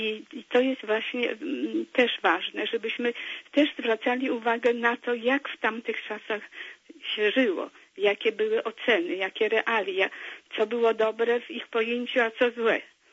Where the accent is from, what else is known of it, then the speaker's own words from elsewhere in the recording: Lesser Poland, Poland; Jestem z Małopolski